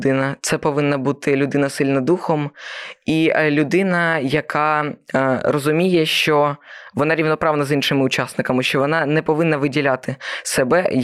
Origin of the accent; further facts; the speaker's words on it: Svesa, Sumy Oblast, Ukraine; Я зі Свиської територіальної громади, що знаходиться, ну, приблизно на півночі Сумщини. Це приблизно 5 кілометрів від кордону, 5-7.